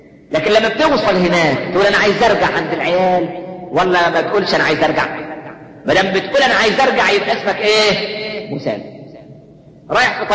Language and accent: Arabic; Minya, Minya Governorate, Egypt; نفكر زمان على المحطة ها عندنا في المنيا